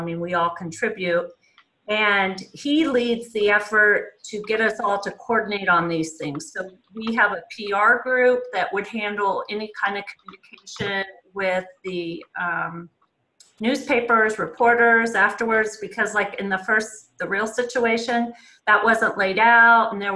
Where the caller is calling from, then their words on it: Kansas City, Missouri, United States; Well, I'm calling from Kansas City.